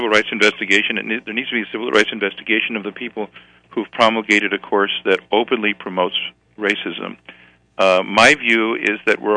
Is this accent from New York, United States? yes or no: yes; New York, United States; because I grew up in New York and I've been reading the New York Times since I was a little kid.